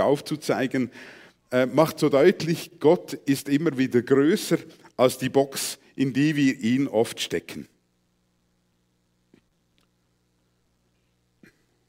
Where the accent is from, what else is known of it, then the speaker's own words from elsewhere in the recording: Aargau, Switzerland; also born or lived in Mexico; Wir sind dann in die Schweiz zurückgekehrt, in ein kleines Bauerndorf im Kanton Aargau. Und in einem kleinen Bauerndorf bist du als mexikanisch Geborener ein Exot.